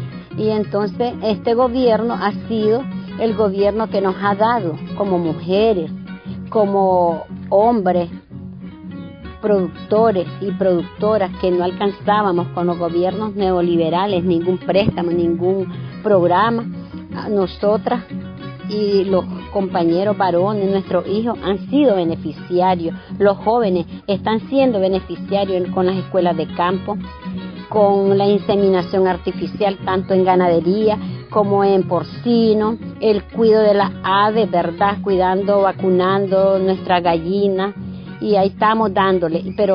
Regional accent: Nueva Guinea, South Caribbean Coast Autonomous Region, Nicaragua; soy de Celaya Central, ¿verdad? De Nueva Guinea, aquí estoy, soy originaria.

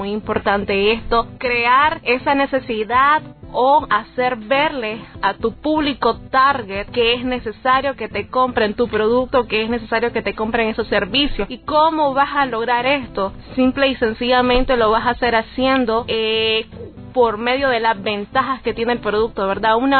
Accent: Nicaragua; como nicaragüenses que somos

